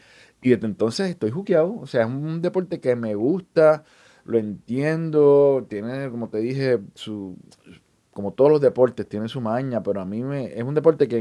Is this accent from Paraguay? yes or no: no; Loíza, Puerto Rico; Yo soy de Loíza, entonces mis primos hacían todo eso.